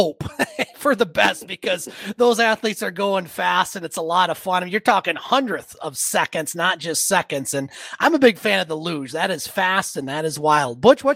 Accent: United States; So certainly a vested interest, not just as an American, but as a hockey fan.

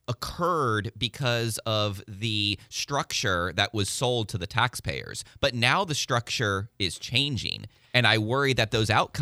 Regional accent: Miami, Florida, United States; born there; I was born in Miami.

